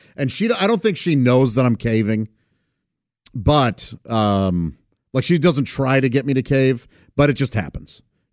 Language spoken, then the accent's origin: English; St. Louis, Missouri, United States; Indianapolis to St. Louis, I gain an hour. So that's always fun because I get a little extra time then in my hometown.